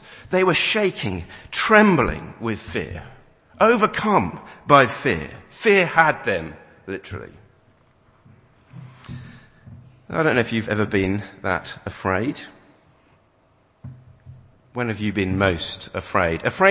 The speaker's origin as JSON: {"language": "English", "country": "United Kingdom", "said": "You know, Jesus, good in small doses, but let's not get too enthusiastic. We are British."}